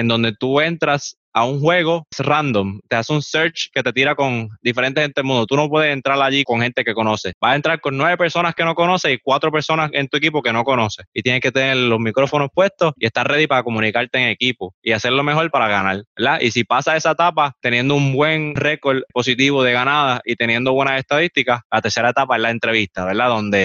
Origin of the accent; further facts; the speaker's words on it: Puerto Rico; Siendo un puertorriqueño que nadie conocía, nadie en la liga, en la primera season, sabía quién yo era, ¿verdad?